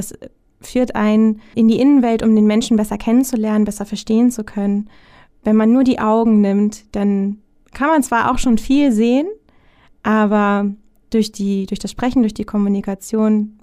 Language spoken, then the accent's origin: German; Hamburg, Germany; bin 29 Jahre alt, komme hier aus Hamburg, auch gebürtige ja. Poppenbüttlerin